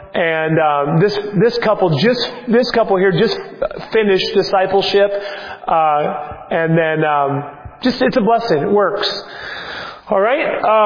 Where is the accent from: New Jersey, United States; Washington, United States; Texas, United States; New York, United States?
Washington, United States; Seattle; born there; People say, well, you're in Washington. It just must be granted out there. I was born in Seattle.